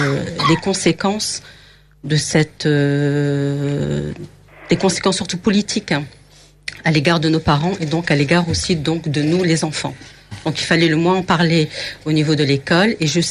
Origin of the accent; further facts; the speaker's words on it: Roubaix, Hauts-de-France, France; born there; je suis née en métropole également. Je suis née à Roubaix, il y a 48 ans maintenant.